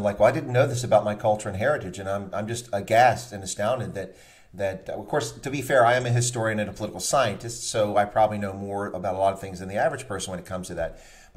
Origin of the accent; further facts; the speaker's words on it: United States; as an American who's never lived in South Africa